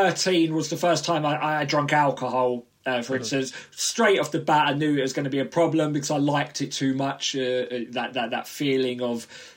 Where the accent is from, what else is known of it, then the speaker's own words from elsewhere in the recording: Southend-on-Sea, East of England, United Kingdom; Essex, so yeah, Southend on Sea, yeah.